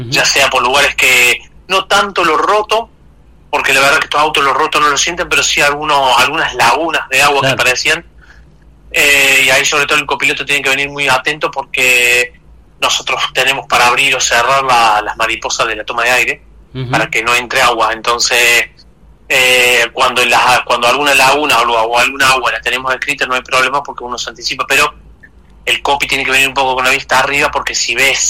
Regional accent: Argentina; saben que yo soy argentino

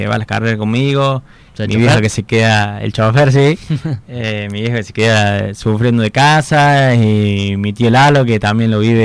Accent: Córdoba, Argentina; Los dos somos de Córdoba, es otro sabor

